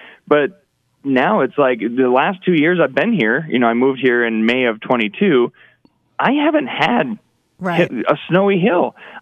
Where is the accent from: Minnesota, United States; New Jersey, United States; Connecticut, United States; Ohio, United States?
Minnesota, United States; my home state of Minnesota